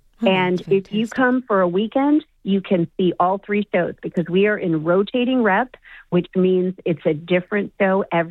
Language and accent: English; Chicago, Illinois, United States; And I'm actually from Chicago, but I was an actor at the Hilberry.